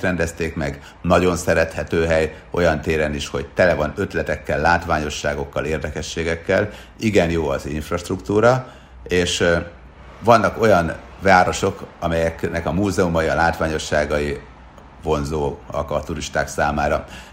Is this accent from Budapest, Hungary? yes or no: no; Sopron, Győr-Moson-Sopron, Hungary; én Sopronban nőttem fel, és minden reggel, amikor felébredtem a szobámból, a Schneeberget láttam, egy 4. emeleti panel tetejéről pont el lehetett látni a 60 kilométerrel lévő hóhegyig, Ausztriáig.